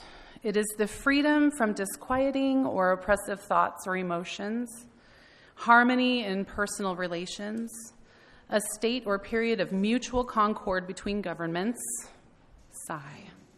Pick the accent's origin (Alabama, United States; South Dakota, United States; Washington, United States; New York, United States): Washington, United States; I grew up in the Puget Sound in Washington State, and my grandparents lived on Whidbey Island.